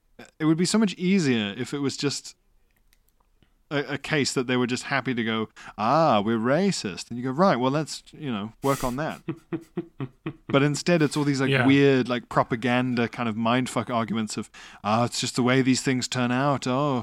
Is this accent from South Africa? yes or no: yes; South Africa; Is that as a South African under apartheid, it was horrific